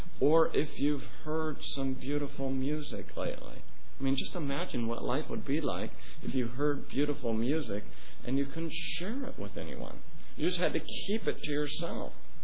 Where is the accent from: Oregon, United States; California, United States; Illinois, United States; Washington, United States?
Oregon, United States; My father was a nurseryman, and I grew up outside of Salem, Oregon